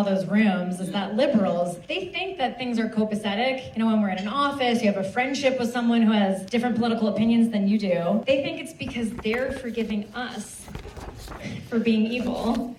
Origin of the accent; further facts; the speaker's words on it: New York, United States; Growing up in New York, I was always in rooms with liberals